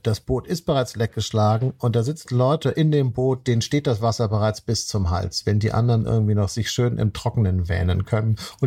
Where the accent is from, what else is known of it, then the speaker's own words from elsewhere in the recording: Germany; als Deutscher tut man sich ja mit so Siegesplänen immer schwer